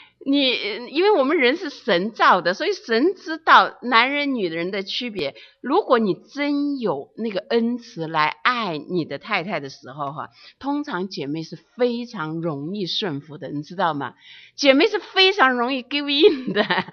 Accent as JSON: {"language": "Chinese", "country": "China", "lives_now": "United States", "said": "现在我们特别从中国搬到美国来了"}